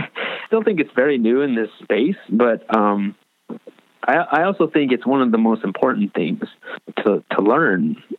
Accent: Los Angeles, California, United States; here we are, this, we're just from Los Angeles and we just moved out here

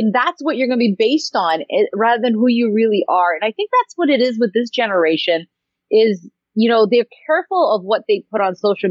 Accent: Canada; I'm on a beach. I'm Canadian. I was born a certain way.

